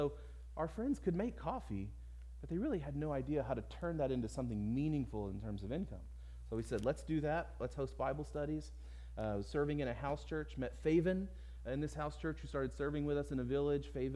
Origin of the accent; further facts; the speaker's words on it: Louisiana, United States; first language American Sign Language; English is a second language; American Sign Language is my first language. I didn't actually start learning to speak English until I was about 4 or 5 years old, growing up in Louisiana. I had at that time what I called my deaf accent.